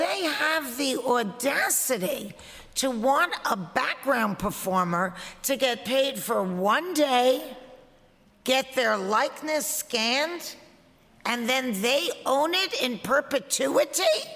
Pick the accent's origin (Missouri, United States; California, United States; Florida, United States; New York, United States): New York, United States; Flushing; I am a New Yorker born and raised. As a kid back in Flushing, Queens, I always dreamt of becoming a professional actor